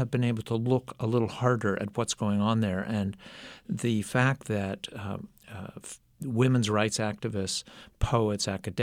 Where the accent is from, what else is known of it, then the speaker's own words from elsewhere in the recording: United States; there are a lot of people in other countries who face far graver dangers than I do as an American.